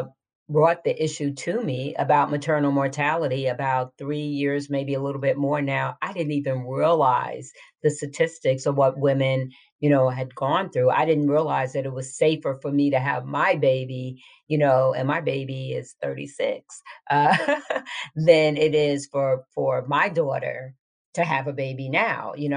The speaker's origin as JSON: {"language": "English", "region": "New York", "country": "United States", "said": "I'm from New York, went to college there."}